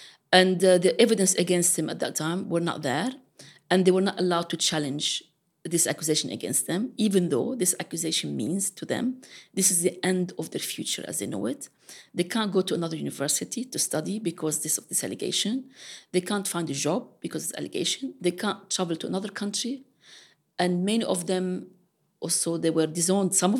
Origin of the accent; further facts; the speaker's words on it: Pakistan; Or they were told, you go back to India and I'm from Pakistan.